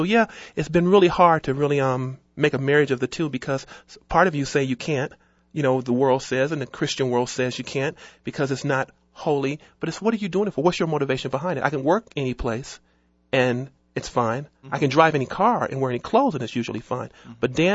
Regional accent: Detroit, Michigan, United States; Well, I grew up in Detroit, so I kind of grew up dancing

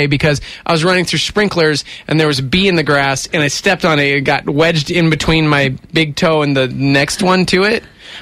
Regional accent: Texas, United States; I grew up

